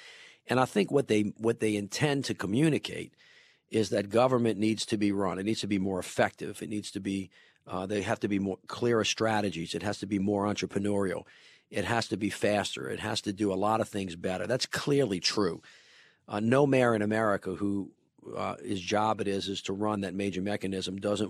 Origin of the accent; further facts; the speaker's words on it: Deep South, United States; my entire life was lived through the prism of, you know, growing up in the Deep South during those very, very difficult times.